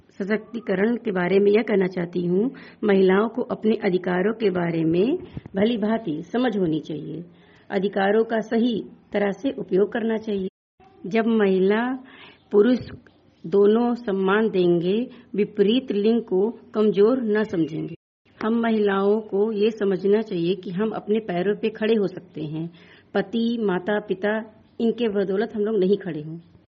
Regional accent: Bahraich, Uttar Pradesh, India; मैं बहराइच की रहने वाली हूँ।

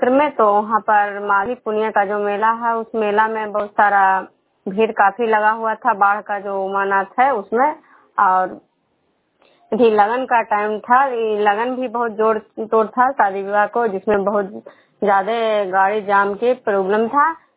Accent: Khajra, Bihar, India; मैं विष्णुपुर ग्राम खजरा पंचायत नालंदा जिला नगनौसा प्रखंड के निवासी हूँ।

